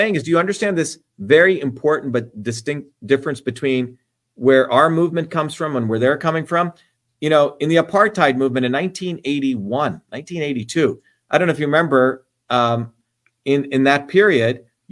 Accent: Newark, New Jersey, United States; also born or lived in Paterson; a low caste Indian growing up in Patterson and Newark, and my friends were poor blacks, poor whites, and poor Hispanics.

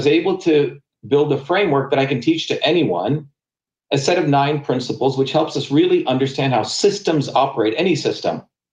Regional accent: New Jersey, United States; my family's, my people, you want to call it, and where I grew up in New Jersey

